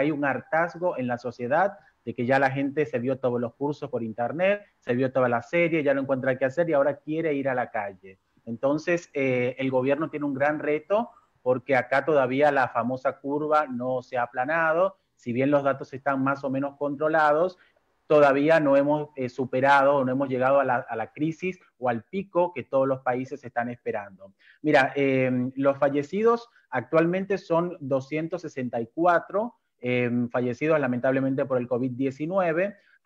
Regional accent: Dominican Republic; now in Argentina; el organismo que uno tiene como dominicano en este país

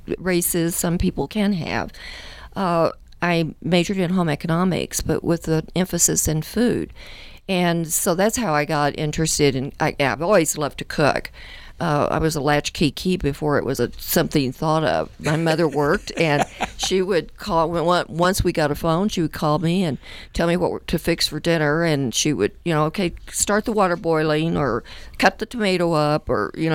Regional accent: Texas, United States; I grew up in West Texas, and we had a lot of migrant workers

